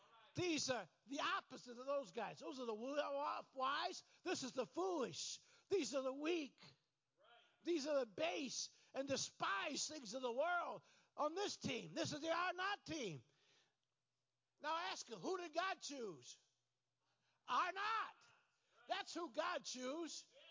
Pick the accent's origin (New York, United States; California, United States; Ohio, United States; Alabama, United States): Ohio, United States; Toledo; born there; I'm from originally from First Apostolic Church in Toledo, and I was born on Jackman Road, 3864 Jackman Road.